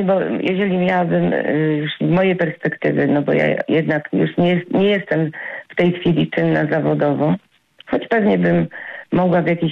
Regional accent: Choszczno, West Pomeranian Voivodeship, Poland; bo my jesteśmy, w ogóle pochodzimy z Choszczyna

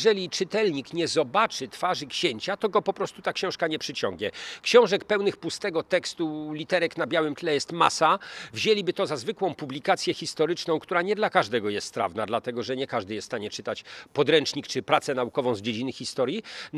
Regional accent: Szczecin, West Pomeranian Voivodeship, Poland; Ja, jak mówię, jestem pomorzaninem, konkretnie paprykarzem ze Szczecina od urodzenia

